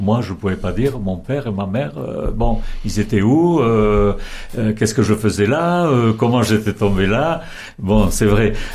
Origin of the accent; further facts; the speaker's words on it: Saint-Étienne-de-Baïgorry, Nouvelle-Aquitaine, France; born there; Et moi, je suis né à Saint-Étienne-Baïgorry, au Pays Basque, dans la Basse Navarre. Mais il n'y a que 8 kilomètres qui nous séparent de la frontière basque espagnole.